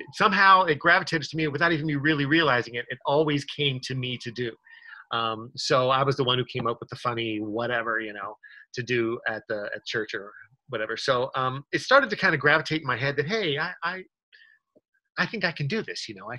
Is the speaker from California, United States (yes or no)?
yes; California, United States; I grew up in Orange County.